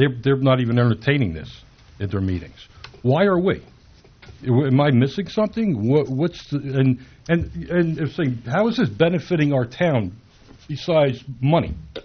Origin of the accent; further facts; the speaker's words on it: Basking Ridge, New Jersey, United States; I'm from Basking Ridge. I've been up here 30 years now.